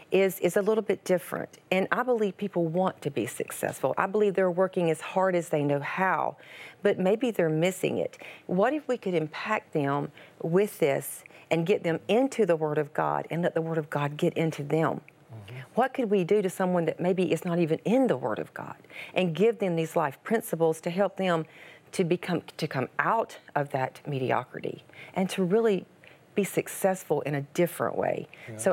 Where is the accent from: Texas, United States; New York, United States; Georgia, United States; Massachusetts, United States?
Georgia, United States; I was raised in Georgia. I was raised on a farm. We worked hard.